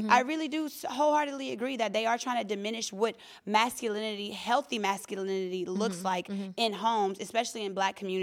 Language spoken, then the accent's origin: English; the South, United States; and I'm from the South, so these are, like, manly things that have been, like, instilled in me and that I've seen growing up